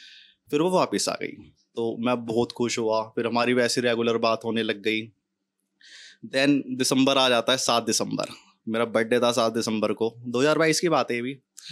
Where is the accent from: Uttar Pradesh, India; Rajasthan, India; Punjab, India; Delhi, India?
Delhi, India; मैं दिल्ली से हूँ तो मेरी स्लैंग, एक मैं गुजर उससे कम्युनिटी से बिलोंग करता हूँ, थोड़े स्लैंग्स अलग होंगे